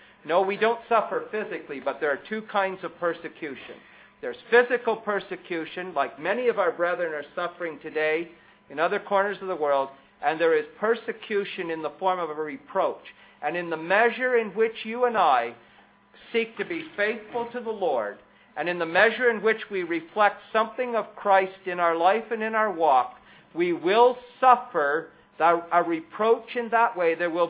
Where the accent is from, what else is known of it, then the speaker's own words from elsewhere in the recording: Canada; I'm always asked never to evangelize on the street because I'll be let go as a Canadian, but they're left behind as the targets for persecution.